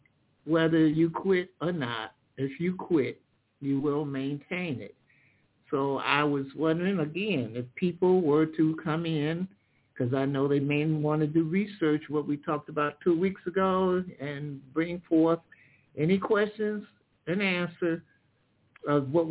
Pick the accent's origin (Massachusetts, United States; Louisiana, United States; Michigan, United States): Michigan, United States; In Michigan, I'm from Michigan, so I use Michigan laws.